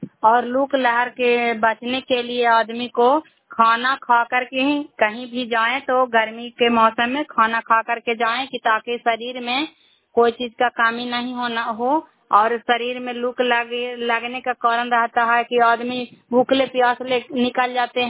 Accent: India; मैं cry block से belong करती हूँ।

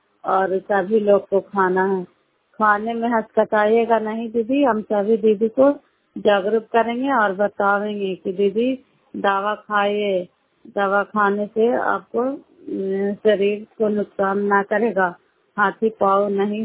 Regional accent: Makrata, Bihar, India; नालंदा जिला कराए ब्लॉक मकराता पंचायत, हम कराए ब्लॉक के निवासी हैं

